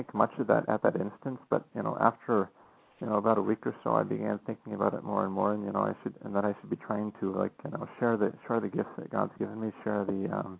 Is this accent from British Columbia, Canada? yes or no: no; Toronto, Ontario, Canada; growing up in Toronto, you know, it's much colder, I guess, than, you know, many people in the States might be used to.